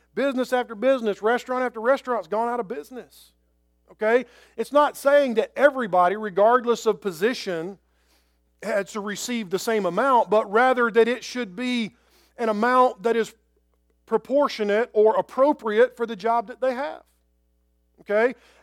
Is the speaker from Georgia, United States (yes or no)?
yes; Georgia, United States; Where are you from? I'm from Georgia.